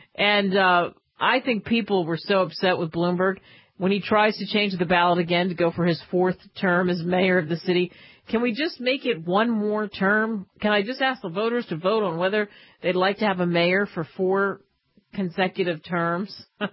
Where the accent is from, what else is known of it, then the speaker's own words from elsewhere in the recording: New Jersey, United States; So like I said, in my hometown in South Jersey and Philly, they did close the schools.